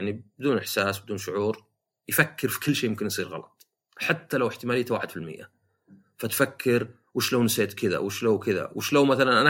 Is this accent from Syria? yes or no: no; Riyadh, Riyadh Province, Saudi Arabia; لأن عندنا في الرياض، في السعودية 7 مدن